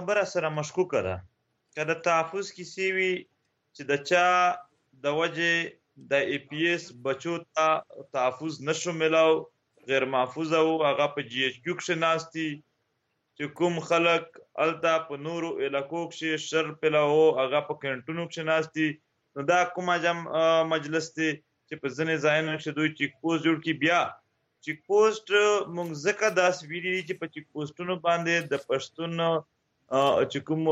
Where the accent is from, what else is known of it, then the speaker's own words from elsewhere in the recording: Khyber Pakhtunkhwa, Pakistan; مونږ اوس د وزیرستان نه راغلی یو